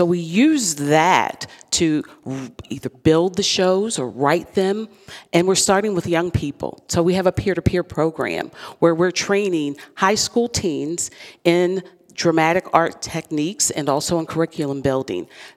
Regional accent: Baltimore, Maryland, United States; moved away as an adult; now in Harrisburg, United States; And I'm from Baltimore, so when I came here from Baltimore in 1995 for my professional career, I was looking for something to do.

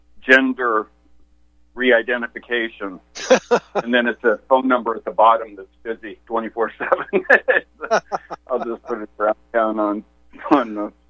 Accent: United States; I'll say my truth. That's I'm an American.

